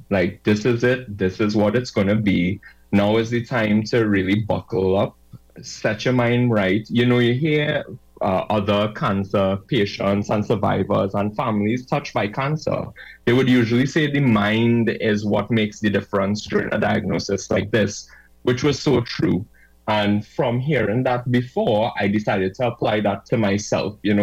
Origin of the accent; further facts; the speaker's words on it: South Trinidad, Trinidad & Tobago; I'm 31 years old. I'm from South Trinidad. I currently reside in San Fernando.